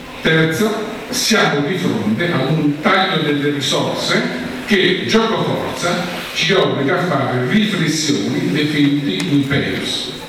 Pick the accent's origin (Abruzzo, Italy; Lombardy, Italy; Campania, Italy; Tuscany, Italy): Abruzzo, Italy; Ortona; Io che sono di Ortona